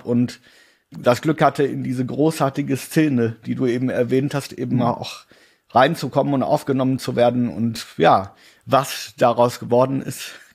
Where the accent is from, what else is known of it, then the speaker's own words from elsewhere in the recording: Wuppertal, North Rhine-Westphalia, Germany; wenn jemand dann einen fragt, sag mal, woher kommst du eigentlich, ne? Und ich dann sagte, Wuppertal, Germany, da merkte man dann doch, dass die Leute mit der Stadt was verbinden.